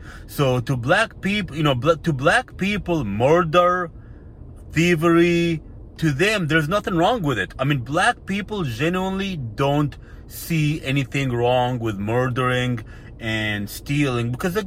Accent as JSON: {"language": "English", "town": "Alexandria", "region": "Alexandria Governorate", "country": "Egypt", "tie": "born or raised there", "said": "Now, Sandman himself actually went to my hometown of Alexandria, Egypt"}